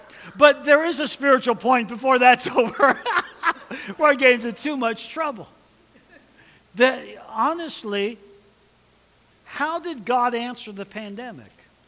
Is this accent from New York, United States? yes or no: yes; New York, United States; I remember growing up in New York and actually being invited to go to a major party called Woodstock.